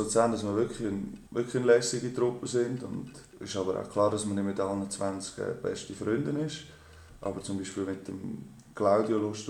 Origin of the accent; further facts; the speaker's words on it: Rupperswil, Aargau, Switzerland; Und dann bin ich dann auch zum FC Rupperswil gegangen. Das ist der Ort, wo ich aufgewachsen bin.